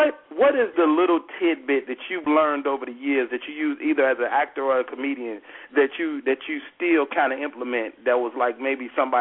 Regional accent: Chicago, Illinois, United States; also born or lived in Oakland; I'm from Chicago, but I grew up on stage in Oakland.

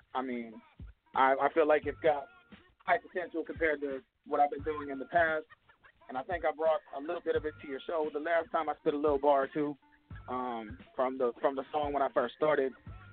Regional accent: Ohio, United States; now in Clearwater, United States; Honestly, I'm from Ohio, down here in Florida, representing here in Clearwater, Florida.

